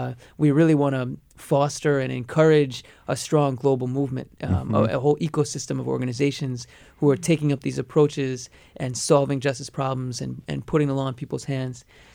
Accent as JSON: {"language": "English", "region": "Gujarat", "country": "India", "said": "So the specific community I come from, we're from Kutch, which is like the western corner of India."}